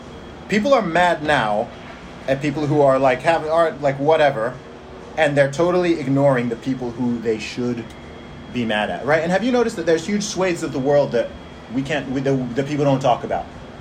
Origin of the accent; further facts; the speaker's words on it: England, United Kingdom; Throughout this whole thing, I'm from England.